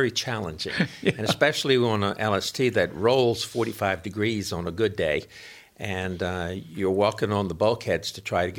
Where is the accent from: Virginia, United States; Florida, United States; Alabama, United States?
Virginia, United States; Alexandria; Yeah, I was born in Alexandria, Virginia, and I stayed there most of my life until I married my wife, and then we moved up here.